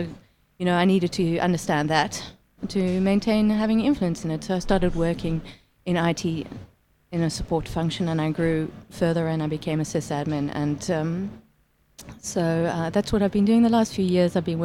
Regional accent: South Africa; I grew up in South Africa in the 80s, and growing up there really influenced my personality.

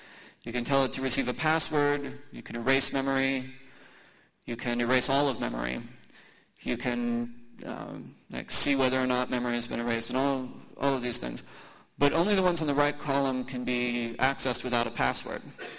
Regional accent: Knoxville, Tennessee, United States; So I'm from Knoxville, Tennessee. It's a neighborly town. I'll soon be moving to Philadelphia, which is not quite so neighborly.

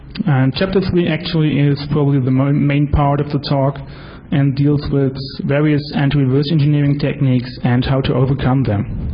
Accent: Germany; I'm from Germany.

